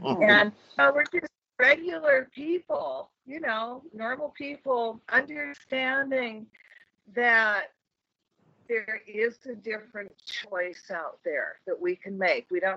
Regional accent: Michigan, United States; You know, I'm from Michigan too. That's why we get each other's sense of humor

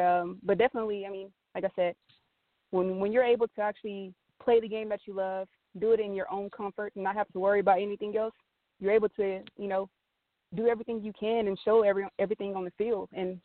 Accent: Texas, United States; I mean, I might be biased because I'm from Texas, but I feel like Texas has the best talent.

